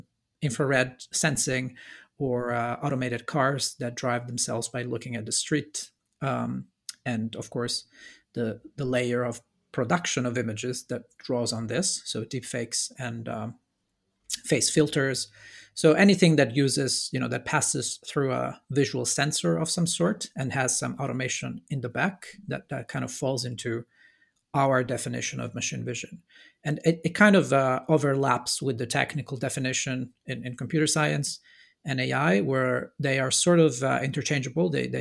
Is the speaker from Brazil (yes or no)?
no; Italy; now in Bergen, Norway; I'm from Italy, and I'm currently working as a postdoctoral researcher at the University of Bergen, Norway.